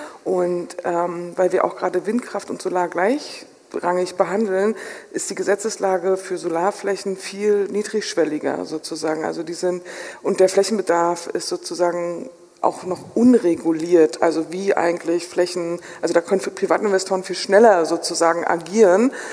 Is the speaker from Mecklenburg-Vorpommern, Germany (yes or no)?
yes; Rostock, Mecklenburg-Vorpommern, Germany; ich komme von der Ostsee, aus Rostock.